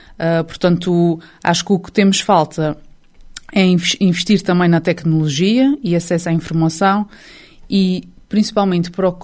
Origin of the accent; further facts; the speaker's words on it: Angra do Heroísmo, Azores, Portugal; now in Calheta, Portugal; não sou originária da Calheta, sou da Ilha Terceira, de Angra, mas sempre tive muitas ligações à Calheta desde que nasci. É a terra dos meus avós maternos e as minhas melhores memórias de infância foram passadas na Calheta.